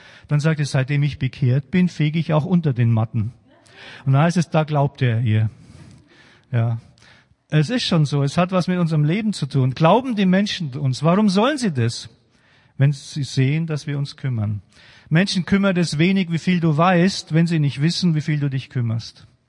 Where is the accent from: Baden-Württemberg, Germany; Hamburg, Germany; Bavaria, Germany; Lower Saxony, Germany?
Bavaria, Germany; Regensburg; Wir hatten auch einen schwedischen Pastor in Regensburg, wo ich herkomme, wo ich lange in der Gemeinde war.